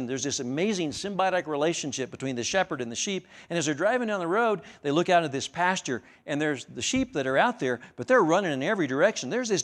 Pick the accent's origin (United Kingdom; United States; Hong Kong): United States; Amarillo, Texas; I grew up in Amarillo. We didn't know where the key was to the front door, right?